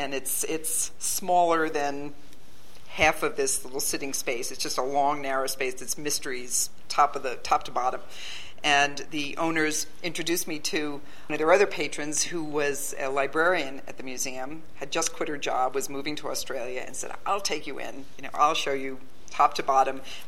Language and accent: English; New York City, New York, United States; I was then, as a young prosecutor, as a New Yorker, as a fan of the ballet and a longtime subscriber to events at the Metropolitan Opera House